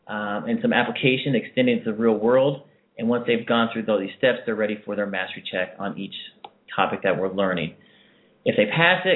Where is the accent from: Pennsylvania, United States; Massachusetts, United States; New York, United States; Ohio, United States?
Ohio, United States; Dayton; also born or lived in North Carolina; I'm basically from Dayton, Ohio, and I wanted to be a teacher pretty much my whole life.